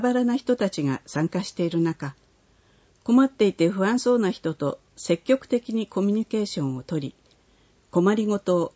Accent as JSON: {"language": "Japanese", "town": "Ebetsu", "region": "Hokkaido", "country": "Japan", "said": "私は江別市出身なのですが"}